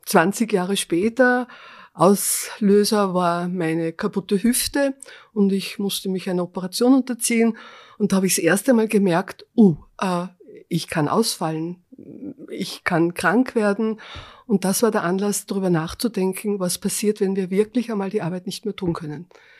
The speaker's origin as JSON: {"language": "German", "town": "Perg", "region": "Upper Austria", "country": "Austria", "said": "Wir sind aus der Region, aber nicht aus Windhag. Wir kommen aus Perg, das ist 10 Kilometer weg"}